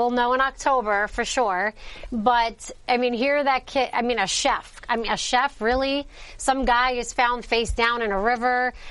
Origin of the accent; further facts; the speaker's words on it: Brooklyn, New York, United States; I mean, I'm from Brooklyn, and I don't know, but am I the only one who sees, like, some mob thing going on?